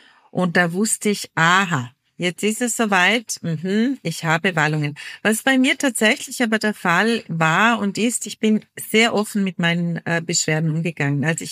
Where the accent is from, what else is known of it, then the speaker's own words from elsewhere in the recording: Vorarlberg, Austria; Weil eben bei uns in Vorarlberg die Feuerfrauen so stark und groß geworden sind.